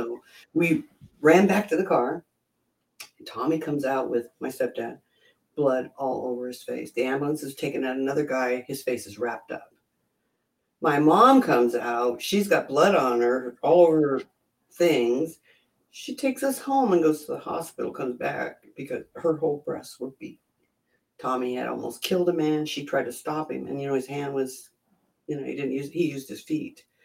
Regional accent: San Pablo, California, United States; San Pablo, California.

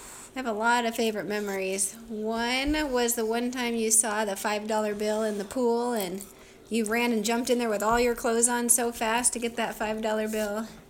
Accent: Washington, United States; and really liked growing up near Seattle on a lake. So we would play in the water a lot.

